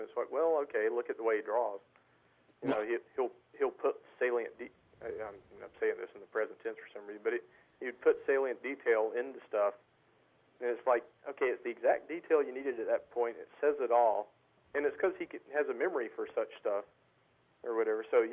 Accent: North Carolina, United States; As growing up in North Carolina, I was just in this weird luck.

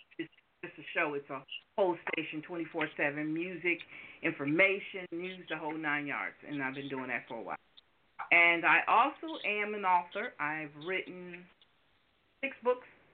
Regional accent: Albany, New York, United States; now in Louisiana, United States; I am originally from Albany, New York. I'm in Louisiana now because my mom is from this area.

